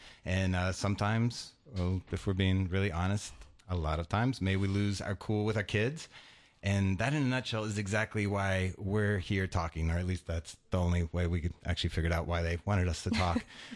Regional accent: Louisiana, United States; We're both from Louisiana. We met at LSU.

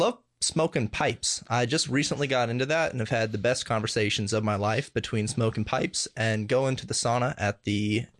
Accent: Wisconsin, United States; born there; I was born in Wisconsin, so my backup religion is the Green Bay Packers.

